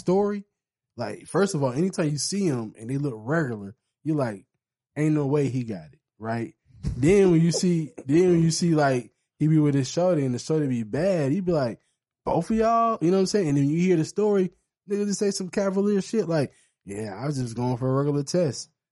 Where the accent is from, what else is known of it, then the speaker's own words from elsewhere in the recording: Miami, Florida, United States; I'm from Miami.